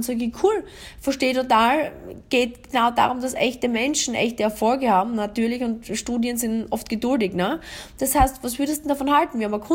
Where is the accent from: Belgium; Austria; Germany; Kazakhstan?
Austria; Das Prinzip der Nähe besagt, dass bei uns in Österreich, ich weiß nicht, ob das in Deutschland, ob du das auch kennst, wenn du jetzt Deutsch aus Deutschland zuhörst